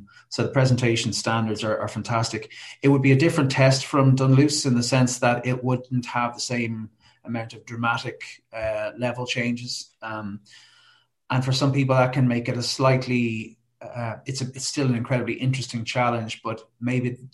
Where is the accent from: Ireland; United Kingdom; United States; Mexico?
Ireland; Dublin, Leinster; I'm from Dublin originally